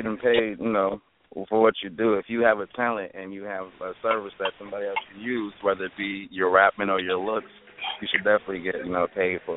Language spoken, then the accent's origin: English; West Coast, United States; I'm from the West Coast, so I'm a … fan. You know, that's where I was raised.